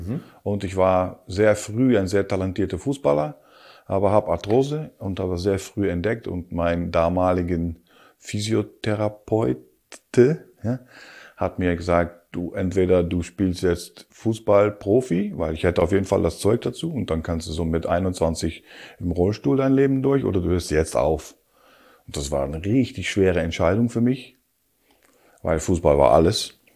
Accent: Rotterdam, South Holland, Netherlands; German is a second language; Und ich bin natürlich Haferjung, ich komme aus Rotterdam.

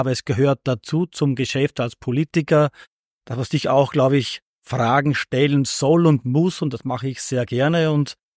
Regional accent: Brunnenthal, Upper Austria, Austria; 63 geboren und bin ja aufgewachsen in Brunnenthal als Kind, als eines von zwei Kindern eines Kleinunternehmer-Ehepaares.

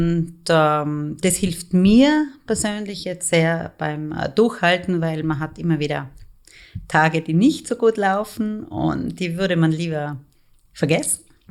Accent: Vorarlberg, Austria; Ich komme aus Vorarlberg, bin ungefähr 50 Jahre alt

